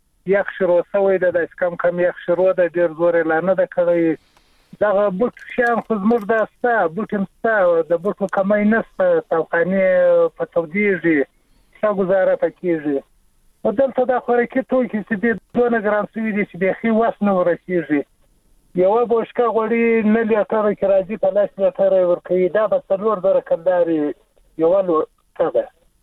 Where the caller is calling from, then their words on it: Shamulzai, Zabul, Afghanistan; زابل ولایت شملزو ولسوالۍ څخه خبره کوم.